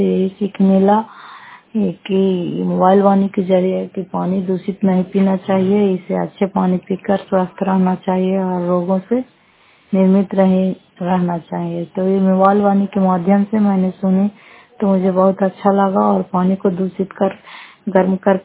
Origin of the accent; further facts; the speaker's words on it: Bihar, India; घर फतेहपुर पंचायत मकलौता जिला नालंदा करा कचरा निवासी हूँ।